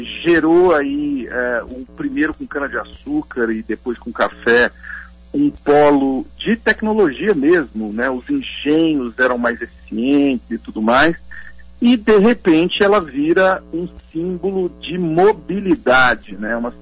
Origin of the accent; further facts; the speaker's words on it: Ituverava, São Paulo, Brazil; eu sou do interior da região de Ribeirão Preto, uma cidade chamada Ituverava